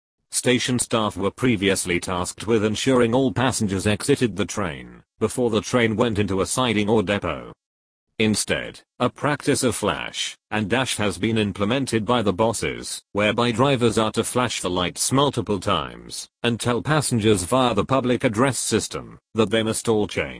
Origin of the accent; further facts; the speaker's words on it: London, United Kingdom; As a Londoner, I'm proud of my city, and as a commuter, I want to feel safe.